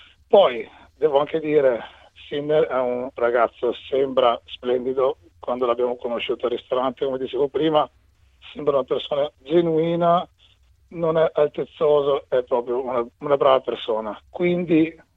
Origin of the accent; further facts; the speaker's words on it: Veneto, Italy; Io sono cresciuto con la leggenda, essendo veneto